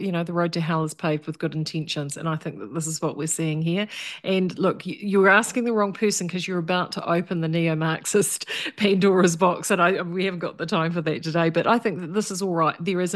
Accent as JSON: {"language": "English", "region": "Gisborne", "country": "New Zealand", "said": "I'm from Gisborne, and there's been floods through the plains of Gisborne for time immemorial."}